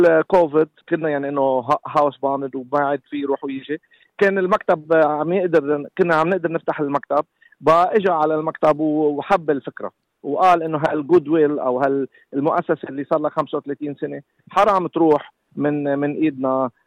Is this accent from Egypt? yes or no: no; North Governorate, Lebanon; now in Sydney, Australia; وأكترية الهجرة اللي هون بسيدني أو خلال اللي احنا أكتريتنا نحنا شمالية.